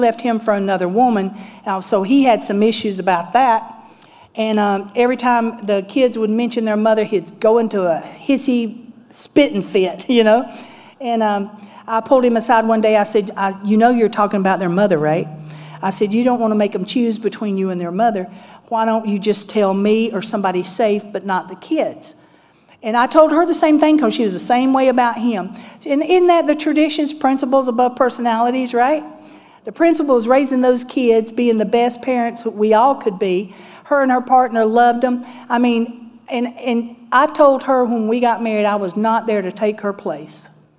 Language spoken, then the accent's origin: English; the South, United States; Because I'm from the South, right?